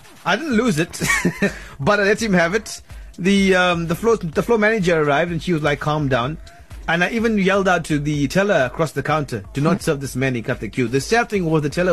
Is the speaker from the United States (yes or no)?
no; India; But believe me, you me, I'm an Indian woman.